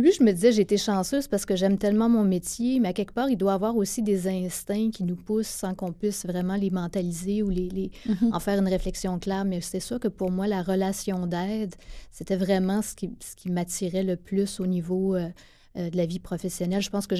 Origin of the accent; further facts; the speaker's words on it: Gaspé, Quebec, Canada; Moi, j'ai grandi à Gaspé. Mon père est originaire de Rivière-aux-Nord, mais j'ai grandi dans la ville de Gaspé.